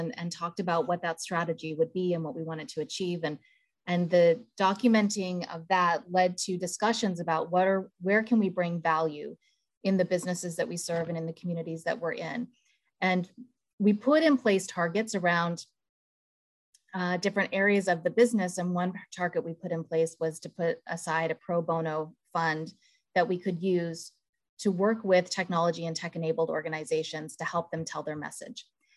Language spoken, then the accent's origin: English; Canada; now in United States; I'm Canadian. I always like to throw that in, Liam, in case I have any Canadian words that I say and people are wondering where the heck I'm from. But I've lived in the Bay Area for about 15 years